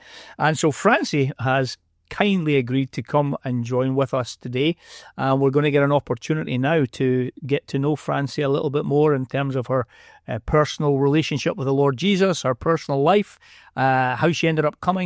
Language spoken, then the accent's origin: English; Scotland, United Kingdom; accent: Scottish; now in Sacramento, United States; as an incomer, which I obviously am with my Scottish accent